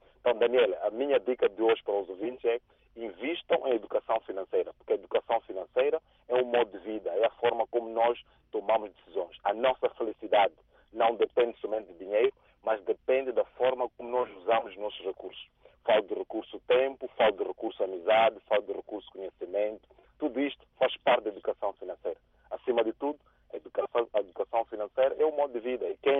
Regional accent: Mozambique; nós, como moçambicanos, esperamos uma comunidade internacional

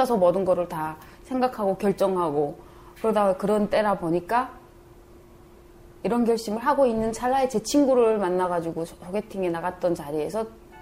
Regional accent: North Korea; now in South Korea; 저희는 북한 사람이라고 이제 온 지 얼마 안 되는 진짜 얼마 안 됐어

